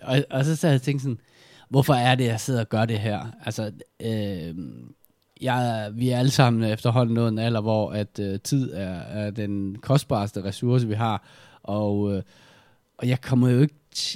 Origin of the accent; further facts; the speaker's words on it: Silkeborg, Central Denmark Region, Denmark; Jeg er født i Jylland, født og opvokset i Silkeborg